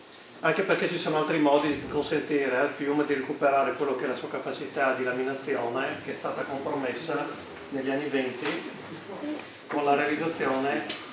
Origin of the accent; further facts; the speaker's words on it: Spilimbergo, Friuli-Venezia Giulia, Italy; sono di Spilimbergo